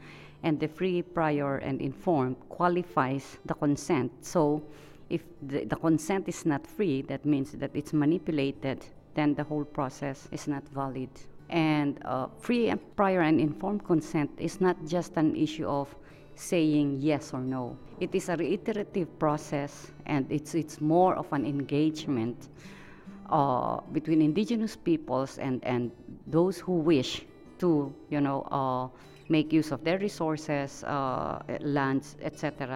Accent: Philippines; Even if you come from Hawaii, I come from the Philippines, we all need to work together

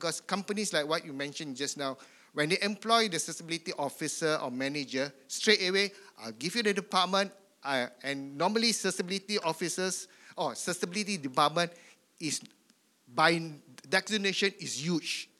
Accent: Singapore; I'm from Singapore, by the way.

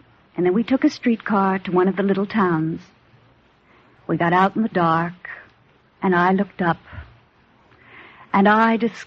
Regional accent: New York City, New York, United States; Yes, I was.

